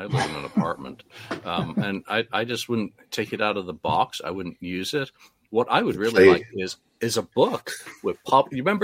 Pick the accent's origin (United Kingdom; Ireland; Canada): United Kingdom; England; No, growing up in England, we had